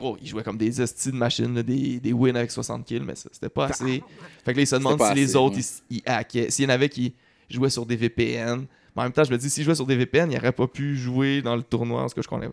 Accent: Quebec, Canada; même en tant que Québécois, des fois, t'es comme, c'est pas super clair qu'est-ce qu'il dit

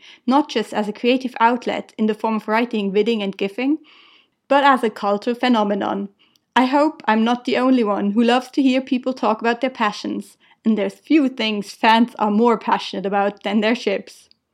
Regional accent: Switzerland; first language Swiss German; English is a second language; My native language is Swiss German, in case you're wondering

